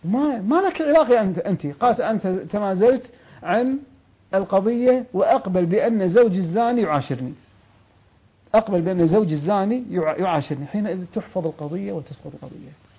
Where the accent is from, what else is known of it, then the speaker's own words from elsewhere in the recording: Kuwait; بعض القوانين الوضعية موجودة عندنا في الكويت.